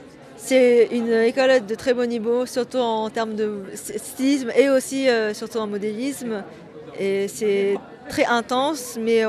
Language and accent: French; China; ma collection est basée sur mon enfance en Chine.